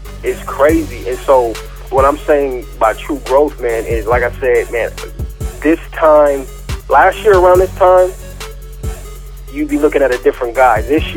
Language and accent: English; Tacoma, Washington, United States; Born and raised in Tacoma, Washington. I got love for the Seattle Seahawks, man.